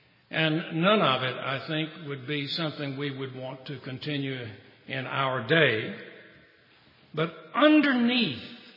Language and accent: English; Mississippi, United States; Reminds me of a little town not far from the town I grew up in South Mississippi.